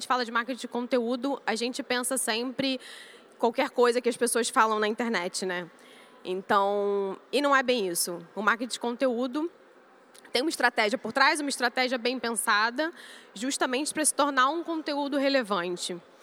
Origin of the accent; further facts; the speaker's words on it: Brazil; eu sou brasileira, acho que não dá para perceber.